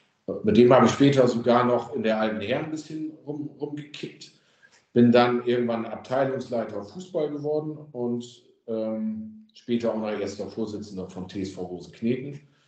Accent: Großenkneten, Lower Saxony, Germany; Also ich komme aus Großen Kneten, da wirst du höchstwahrscheinlich gar nicht wissen, wo das liegt. Das ist im Landkreis, Oldenburg.

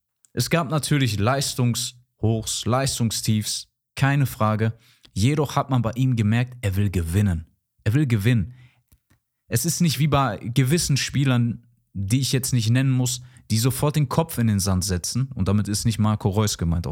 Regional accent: Dortmund, North Rhine-Westphalia, Germany; Und ich als gebürtiger Dortmunder habe es auch gemocht

